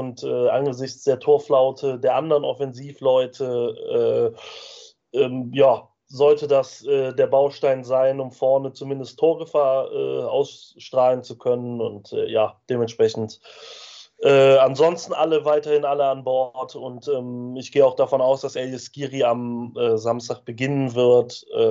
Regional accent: Cologne, North Rhine-Westphalia, Germany; muss man ehrlich eingestehen als Kölner.

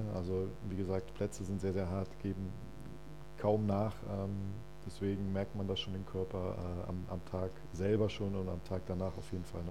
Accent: Euskirchen, North Rhine-Westphalia, Germany; also born or lived in Bavaria; Ich wurde halt da geboren, aber aufgewachsen bin ich in Euskirchen. Habe da den Großteil meiner Jugend verbracht

